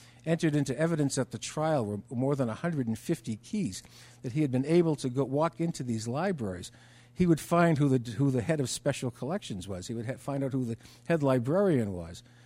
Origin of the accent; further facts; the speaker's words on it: Massachusetts, United States; I'm a writer from Massachusetts. I'm here to write about book collectors.